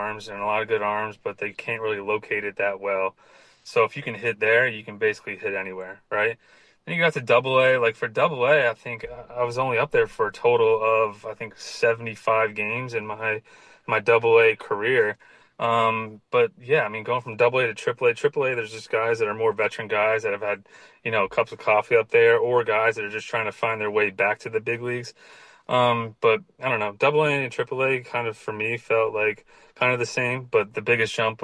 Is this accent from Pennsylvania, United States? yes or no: yes; Pennsylvania, United States; It was just surreal because it happened in Lehigh Valley, which was, right around like my hometown.